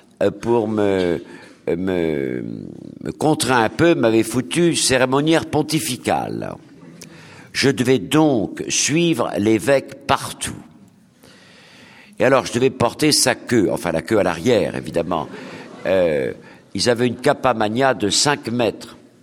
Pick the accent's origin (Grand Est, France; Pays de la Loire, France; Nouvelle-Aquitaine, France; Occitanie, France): Nouvelle-Aquitaine, France; Rochefort; born there; j'étais en Charente-Maritime je suis né à Rochefort-sur-Mer